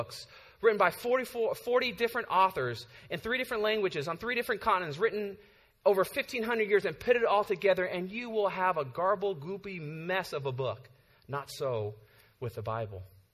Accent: California, United States; I grew up in the Bay Area my whole life, never been to Big Sur.

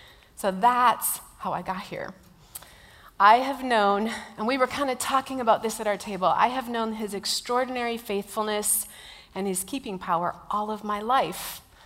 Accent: Minnesota, United States; I'm from the Midwest. I'm from a not-so-ordinary place that I still call home or my second home or whatever. I have two homes. It's Minnesota, which is known for nice people, but extreme weather.

